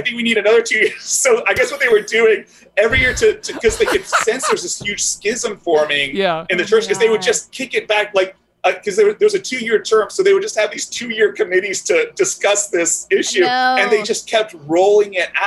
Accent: Encino, California, United States; Like, oh, hey, I'm from Encino. They're like, whoa, Encino, okay, hippie.

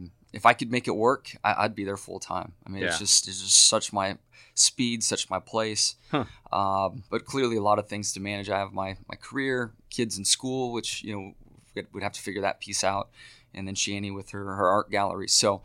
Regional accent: San Diego, California, United States; I mean, growing up in San Diego, we were so close to some local mountains to ski.

